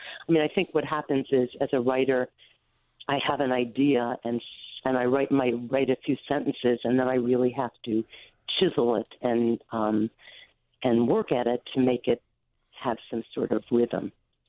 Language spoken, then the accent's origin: English; Lincolnwood, Illinois, United States; Well, I grew up in Lincolnwood, so outside